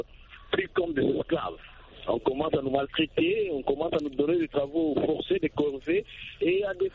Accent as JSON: {"language": "French", "country": "DR Congo", "said": "chez nous en RDC"}